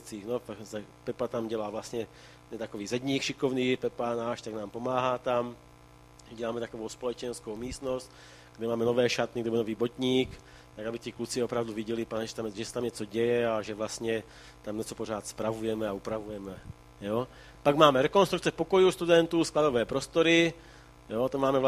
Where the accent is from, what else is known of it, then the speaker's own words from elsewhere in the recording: Prušánky, South Moravian Region, Czechia; pocházím tady vlastně z Jižní Moravy, kousek od Hodonína, také vesničky z Prušánek, jestli to někdo zná.